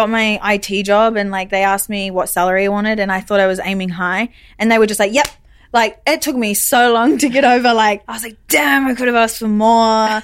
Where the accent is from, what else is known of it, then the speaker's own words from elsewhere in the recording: New Zealand; So I grew up in New Zealand. Mm-hmm. In like a small town.